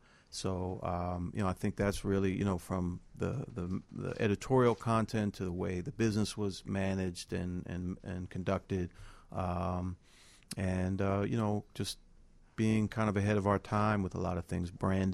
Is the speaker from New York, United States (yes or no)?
no; Washington, District of Columbia, United States; Well, you know, I grew up in Washington D.C. and you know, just kind of got into black music and black culture coming up, you know, in the city